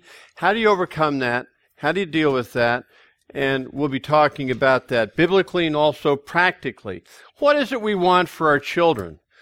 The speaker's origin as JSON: {"language": "English", "town": "Colorado Springs", "region": "Colorado", "country": "United States", "tie": "born or raised there", "said": "And so there we are growing up in Colorado Springs."}